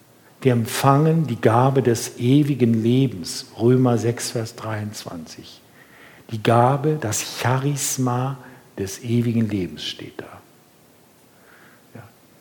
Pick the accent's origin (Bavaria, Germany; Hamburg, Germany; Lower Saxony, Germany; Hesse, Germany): Lower Saxony, Germany; Bückeburg; in meiner Heimatgemeinde da in Bückeburg